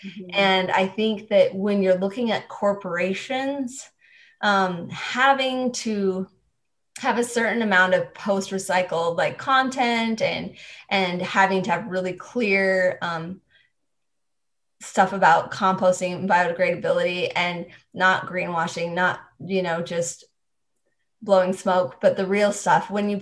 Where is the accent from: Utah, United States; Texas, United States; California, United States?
Utah, United States; I mean, I grew up in Utah County, might jump to conclusions.